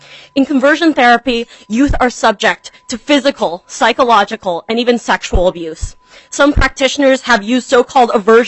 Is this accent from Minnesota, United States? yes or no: yes; Minnesota, United States; I was born and raised in Minnesota. Mother's side, small-town farmers, and father's side, Hmong refugees.